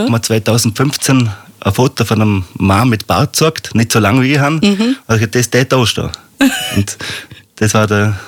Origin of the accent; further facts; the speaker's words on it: Geissau, Vorarlberg, Austria; komme aus Geissau.